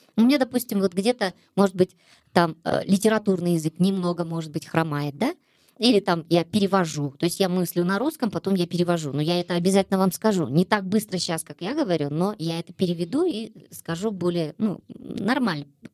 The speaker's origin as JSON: {"language": "Russian", "country": "Kazakhstan", "said": "я успокоилась как мама и как патриот, как гражданин, в общем, как казашка"}